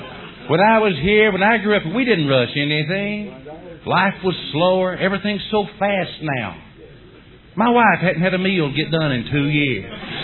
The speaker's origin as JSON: {"language": "English", "town": "London", "region": "Kentucky", "country": "United States", "tie": "born or raised there", "said": "it is so great to be back here in my hometown, London, Kentucky. Now, I grew up about 15 miles off the main road, down toward East Bernstadt Route 1."}